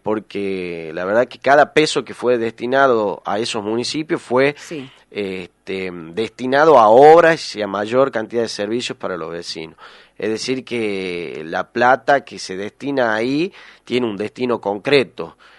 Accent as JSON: {"language": "Spanish", "region": "Tucumán", "country": "Argentina", "said": "somos todos tucumanos"}